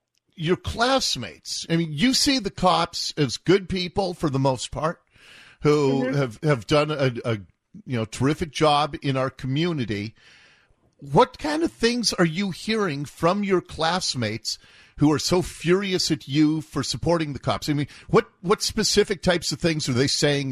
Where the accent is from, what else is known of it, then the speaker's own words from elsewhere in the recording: Seattle, Washington, United States; like you, I grew up here in Seattle, and it scares me to death to see what's happening to our city.